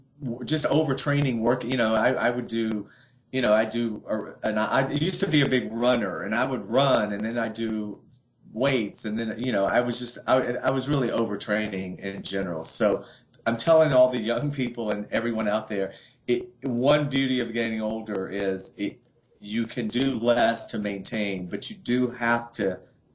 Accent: the South, United States; I'm from the South, so my weakness is everything's fried.

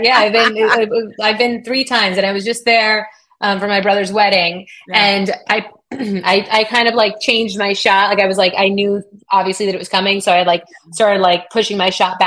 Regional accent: United States; I'm a proud American, and I say all the time, I'm not Italian, I'm American

